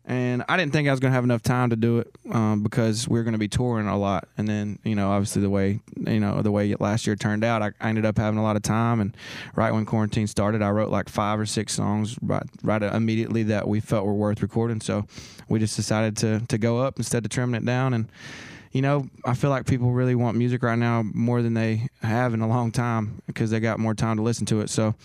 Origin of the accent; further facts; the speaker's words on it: Tennessee, United States; We both come from, you know, similar places. He's from Mississippi, I'm from Tennessee, but they're similar areas.